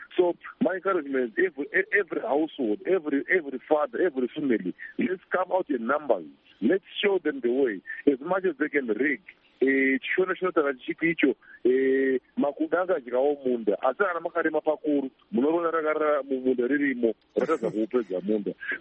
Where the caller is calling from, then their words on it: South Africa; Yeah, we are speaking from … from South Africa and JHP.